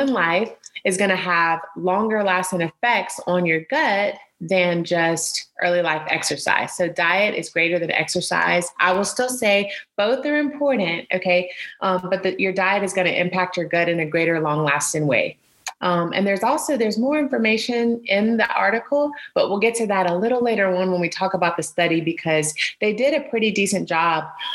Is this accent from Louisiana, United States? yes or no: yes; Baton Rouge, Louisiana, United States; I'm originally from Louisiana, Baton Rouge, so I love crawfish.